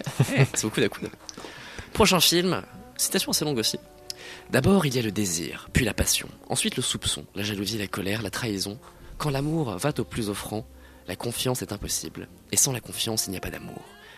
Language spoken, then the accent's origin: French; France; accent: French; Avec mon superbe accent franchouillard.